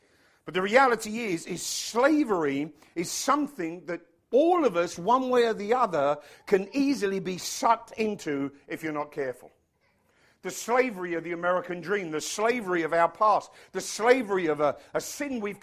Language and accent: English; London, United Kingdom; I said, "Oh, we're from London."